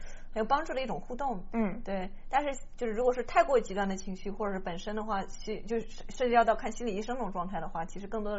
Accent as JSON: {"language": "Chinese", "region": "northern China", "country": "China", "said": "北方人，我是北方人。"}